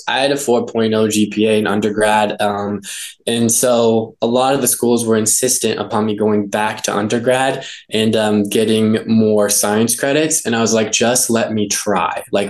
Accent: Lima, Ohio, United States; So I was born in Columbus, grew up around Lima. The doctor that I saw was in Findlay. So just really small town, rural Ohio.

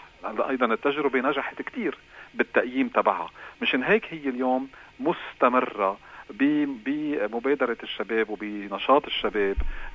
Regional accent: Lebanon; ونحن كمان كلبنانيين

